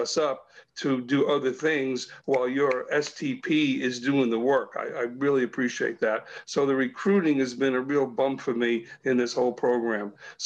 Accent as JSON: {"language": "English", "town": "Brooklyn", "region": "New York", "country": "United States", "said": "I'm from Brooklyn, so you have to know a fire hydrant just got open, and it just keeps flowing."}